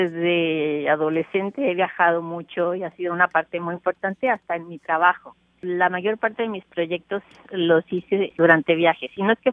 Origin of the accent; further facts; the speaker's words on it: Mexico City, Mexico; Yo nací en la Ciudad de México.